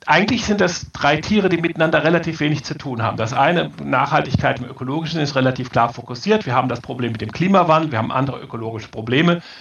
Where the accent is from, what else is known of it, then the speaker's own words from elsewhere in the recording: Rhineland, Germany; ich komme aus dem Rheinland